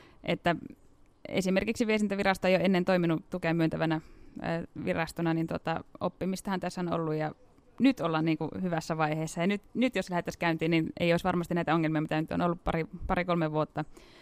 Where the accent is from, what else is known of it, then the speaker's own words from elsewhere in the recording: North Ostrobothnia, Finland; kaupungissahan minä asun, mutta en ikinä ole kaupunkilaisiksi itseäni suostunut sanomaan. Ja olen siis Pohjois-Pohjanmaalta kotoisin maatilan kasvattaja ja koko lomani vietin niin syvällä maaseudulla, kun vaan pystyy olemaan.